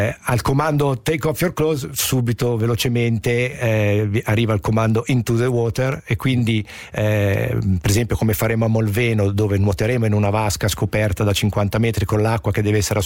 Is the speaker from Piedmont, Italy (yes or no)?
no; Genoa, Liguria, Italy; essendo genovese con mamma camoglina, avendo casa a Recco